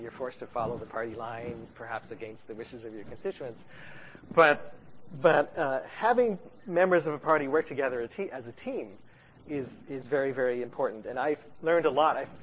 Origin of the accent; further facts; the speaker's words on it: Kingston, Ontario, Canada; I grew up in Kingston. I have really close connections with Queen's University.